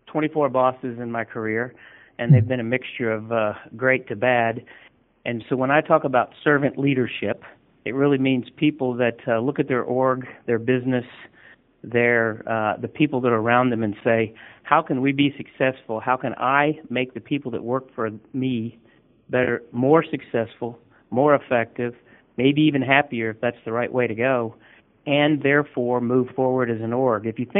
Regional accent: Indiana, United States; I think it comes from being a Hoosier, but maybe not. I'm not sure. My accent isn't as cool as yours.

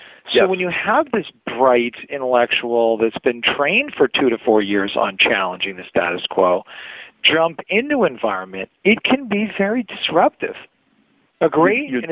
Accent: Maine, United States; You know, I'm from Maine, for example, believe it or not.

